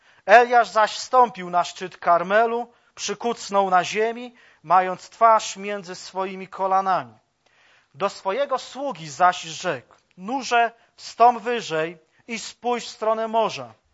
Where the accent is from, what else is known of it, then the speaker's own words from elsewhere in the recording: Olsztyn, Warmian-Masurian Voivodeship, Poland; przez pierwszych, przynajmniej, jeżeli dobrze pamiętam, 7 lat swojego życia po przeciwnej stronie tej ulicy wychowywałem się w zborze w Olsztynie.